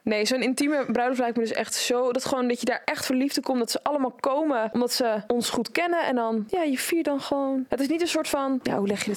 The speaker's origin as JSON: {"language": "Dutch", "country": "Turkey", "said": "Je hebt als Turk ook sowieso echt elke 2 maanden zeker wel een bruiloft in primetime."}